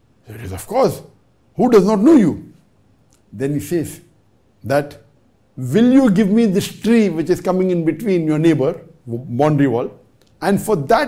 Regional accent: Andhra Pradesh, India; I am a student of BSc final year. I am from Andhra Pradesh, India. I am from a Hindu family. Alhamdulillah, I recently reverted into a Muslim.

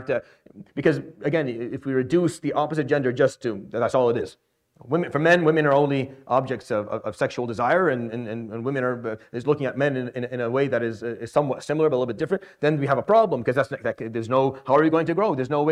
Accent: Saudi Arabia; I grew up in Saudi. It doesn't work.

